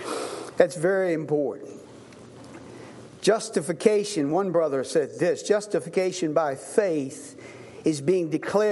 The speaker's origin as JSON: {"language": "English", "country": "United States", "said": "I'm American. I live in this culture. I know this culture fairly well. Not so much other cultures."}